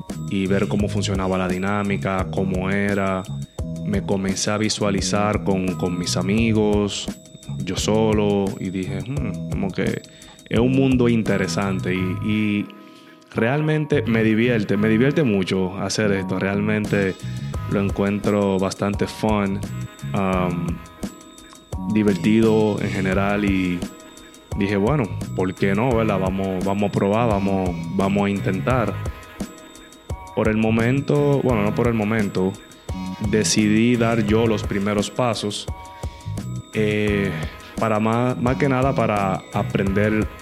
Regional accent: Azua, Dominican Republic; now in Santo Domingo, Dominican Republic; Soy de Azua, República Dominicana. Al momento de grabar este video tengo 35 años de edad. Actualmente vivo en Santo Domingo, capital de la República Dominicana.

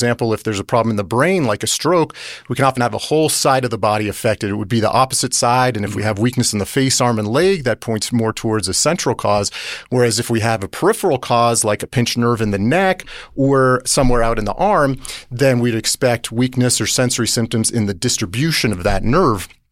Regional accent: Arizona, United States; moved away as an adult; I went to medical school where I grew up in Arizona, did my residency at the University of Connecticut, and then my neuromuscular fellowship at Harvard, and then moved out here about 15 years ago.

